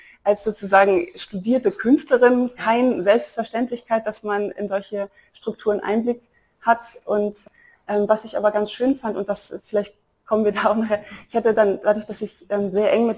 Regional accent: Brussels, Brussels-Capital Region, Belgium; Also ich bin aufgewachsen in Belgien, hatte gar nicht so viel Anbindung an Deutschland, bis auf tatsächlich die familiäre Herkunft und hatte einen sehr leidenschaftlichen Kunstlehrer in der Schule dort in Brüssel

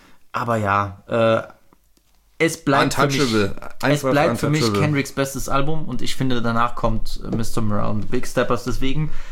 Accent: Germany; aber es ist natürlich normal für mich als die Person, die ich bin, aus Deutschland, dass ich hierher komme, dass ich ein White Boy bin.

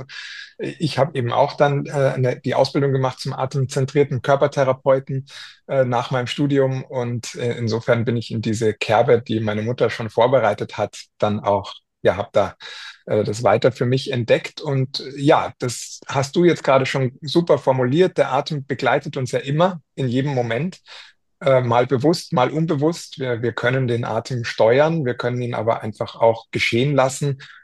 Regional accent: Munich, Bavaria, Germany; born there; meine Familie stammt tatsächlich aus Graz in Österreich, meine Eltern, und ich bin aber hier in München geboren.

